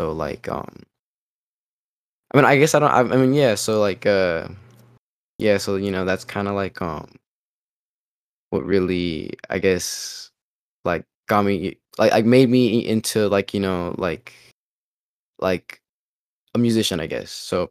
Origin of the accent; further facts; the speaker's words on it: Pomona, California, United States; I'm just, I'm a youngin' from Pomona. It's the last city of LA County. So, I'm from Southern California.